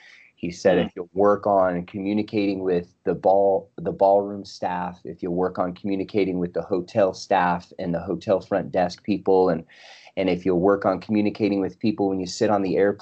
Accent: Utah, United States; I'll try and be brief, but so I grew up in Utah. I come from a sports family, played a lot of sports growing up.

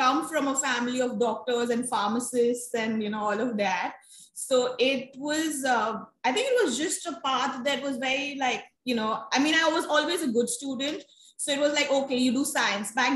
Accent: Mumbai, Maharashtra, India; And I'm born and brought up in Mumbai. So of course, it's a melting pot of various cultures.

